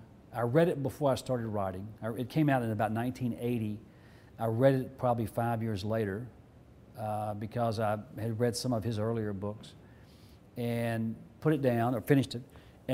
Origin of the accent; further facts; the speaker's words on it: Mississippi, United States; Growing up in Mississippi, I think there's a state law that you have to read Faulkner